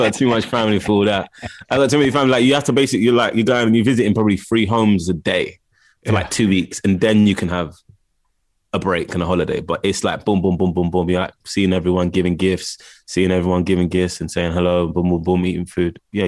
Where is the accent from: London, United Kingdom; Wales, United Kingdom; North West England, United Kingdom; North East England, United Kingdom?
London, United Kingdom; I grew up in Camden Town, Camden.